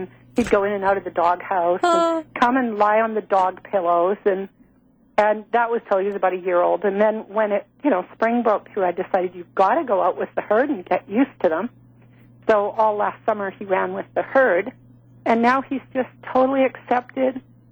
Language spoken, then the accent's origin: English; British Columbia, Canada; I'm actually from Middle British Columbia.